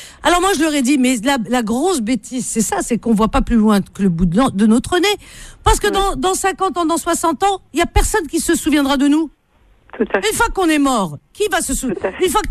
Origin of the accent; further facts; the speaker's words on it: France; on est français